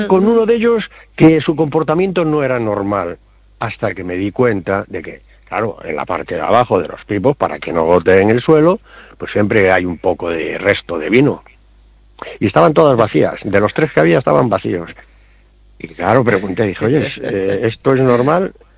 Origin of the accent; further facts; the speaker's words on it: Spain; soy español de a pie